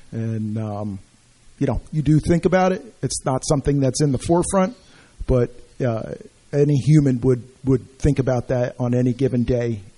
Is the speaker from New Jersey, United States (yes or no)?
yes; New Jersey, United States; Born and raised in Hunterdon County. Been a resident of Clinton Township for 50 years. Did a short stint in the borough of Highbridge for 5 years.